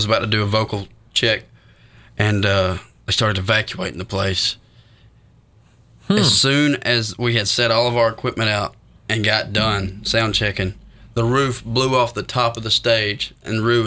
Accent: Taylorsville, Georgia, United States; I'm from Taylorsville.

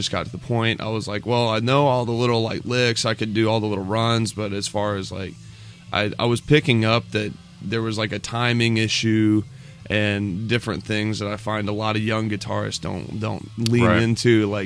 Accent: Somerset, Kentucky, United States; I was born in Somerset, kind of moved around in the area, but yeah, that's where I was born and raised, in Somerset.

